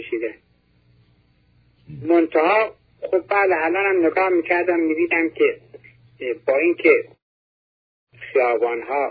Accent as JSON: {"language": "Persian", "country": "Iran", "said": "این زادگان فرزندان آزادگان، از ایرانم، از شهر آزادگان."}